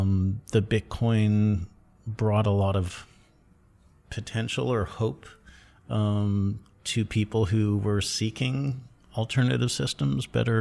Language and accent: English; Toronto, Ontario, Canada; We're both from Toronto. I was back over Christmas 2013 visiting my family